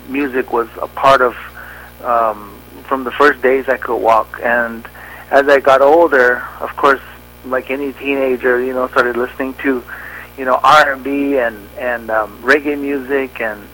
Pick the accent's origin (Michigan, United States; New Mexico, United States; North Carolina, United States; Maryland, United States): New Mexico, United States; I grew up right here in the Pueblo villages of New Mexico.